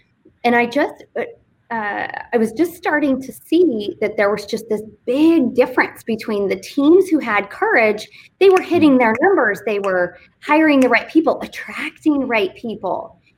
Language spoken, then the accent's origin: English; Fort Worth, Texas, United States; And now nobody wants to hire me because I'm from Fort Worth.